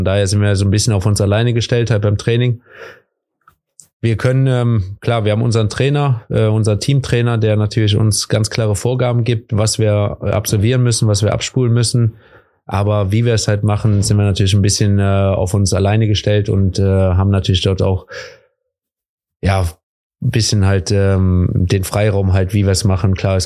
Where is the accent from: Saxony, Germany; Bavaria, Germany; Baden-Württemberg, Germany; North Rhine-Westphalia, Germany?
North Rhine-Westphalia, Germany; Cologne; born there; als geborener Kölner rund um Köln das Heimrennen zu gewinnen